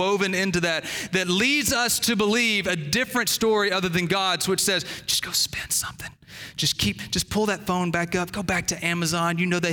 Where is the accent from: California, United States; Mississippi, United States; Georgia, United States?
Mississippi, United States; I'm from Mississippi originally, and that's kind of my excuse for everything, right? That when I drive poorly, when I misspell words, when you don't understand my accent, whatever it is, I'm from Mississippi, okay?